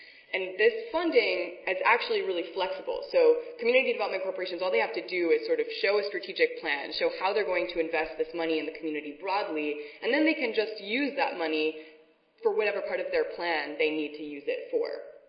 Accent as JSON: {"language": "English", "region": "California", "country": "United States", "said": "It's cold there. I'm from California."}